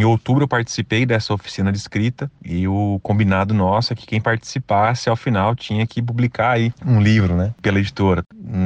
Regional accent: Londrina, Paraná, Brazil; sou aqui de Londrina

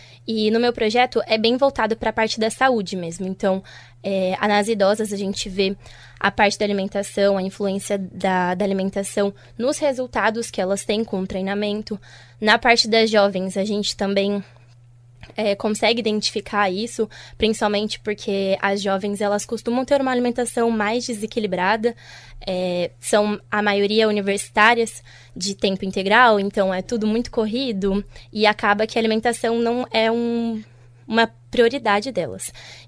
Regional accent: Taubaté, São Paulo, Brazil; moved away as an adult; now in Londrina, Brazil; tenho 22 anos, não sou de Londrina também, eu vim bem de longe, do interior de São Paulo, chama Taubaté, minha cidade.

